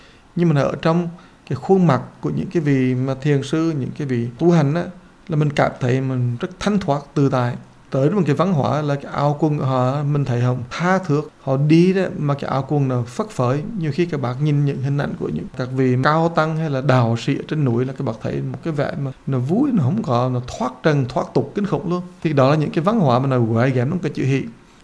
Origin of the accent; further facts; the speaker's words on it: United States; Mình là dân Mỹ mà này, ai cũng vui cả, các bạn thấy không?